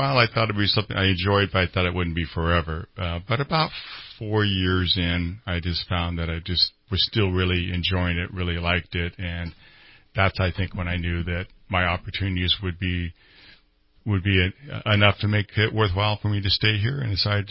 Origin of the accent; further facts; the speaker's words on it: Redding, California, United States; so it kind of just worked out well for me, an opportunity to still stay in my hometown and work here. I actually worked in business for a while before I took my job with the police department, but this was an opportunity to be here in Reading